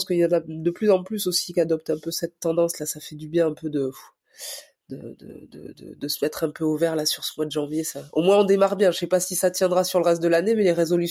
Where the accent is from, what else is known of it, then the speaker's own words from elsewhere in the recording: Chamonix, Auvergne-Rhône-Alpes, France; also born or lived in Bordeaux; j'ai grandi à Chamonix, donc j'ai commencé par le ski de fond. Voilà, donc sport études ski de fond, je suis revenu sur Bordeaux au moment du lycée